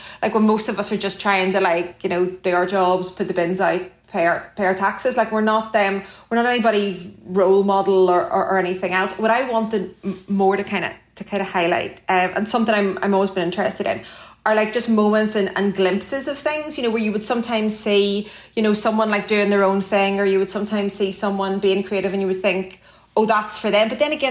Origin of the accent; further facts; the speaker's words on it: Ireland; And like, obviously I'm too Irish really for any of that, you know what I mean?